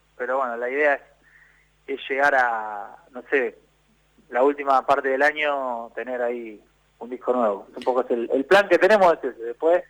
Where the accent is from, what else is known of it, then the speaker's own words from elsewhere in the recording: Buenos Aires, Argentina; vivía en la casa donde me crié, en Boedo, y acá, bueno, donde vivo ahora está a dos cuadras.